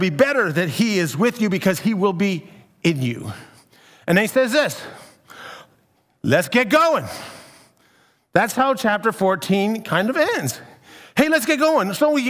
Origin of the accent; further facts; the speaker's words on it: Ontario, Canada; When I grew up in the Niagara region, and so for all of my life, many times when I was living in Niagara, I was living right beside either a peach orchard or a vineyard.